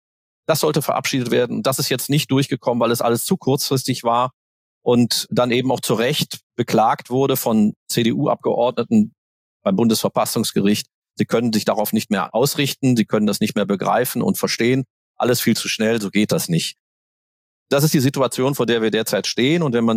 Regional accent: Aachen, North Rhine-Westphalia, Germany; Ich komme ursprünglich aus Aachen.

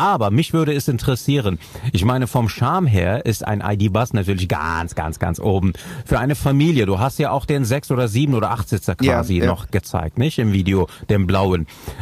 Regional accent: Cologne, North Rhine-Westphalia, Germany; Vor allen Dingen als Kölner muss ich das jetzt sagen.

